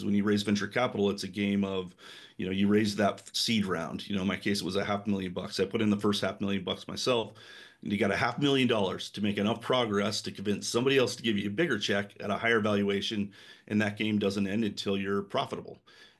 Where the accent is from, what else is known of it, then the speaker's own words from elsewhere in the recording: Idaho, United States; also born or lived in Utah; And I was from Idaho. This was at the time I was living in Utah.